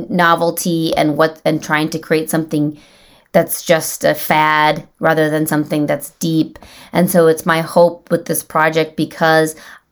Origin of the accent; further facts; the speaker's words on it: India; who goes back to India very often and is, figuring out ways that I want to take my experience with being Indian and with the Bharatanatyam form into, with my own direction.